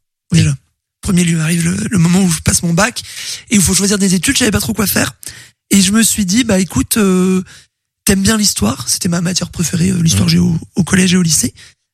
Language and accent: French; Le Lion-d'Angers, Pays de la Loire, France; J'ai grandi au Lyon d'Angers.